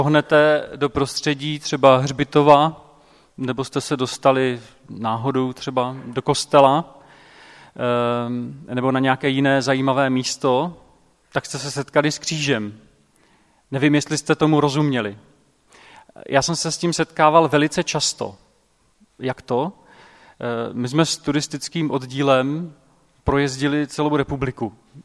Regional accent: Vsetín, Zlín Region, Czechia; now in Prague, Czechia; původně pocházím ze Vsetína, z Moravy a studoval jsem tady v Praze, bydlím v Praze.

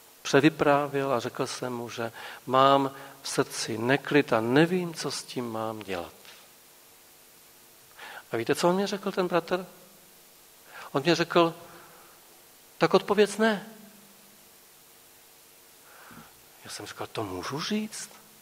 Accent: Poland; also born or lived in Brno, Czechia; Já Polák, ona Češka

